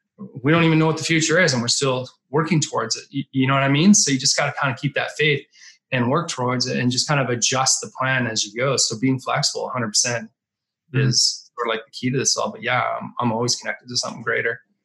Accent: Canada; But I grew up in Canada. So I've seen enough cold and snow to last me like 100 lifetimes.

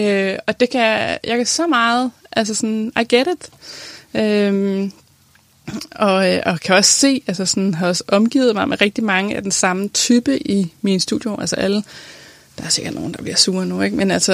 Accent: Copenhagen, Capital Region of Denmark, Denmark; der måtte være andre end mine 10 veninder hjemme i København, der læste med

